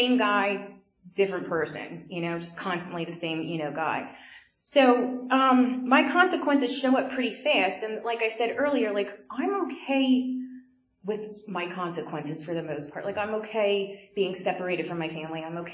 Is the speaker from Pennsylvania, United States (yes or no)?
yes; Reading, Pennsylvania, United States; I'm from Reading, down in the city in Berks County. I grew up there.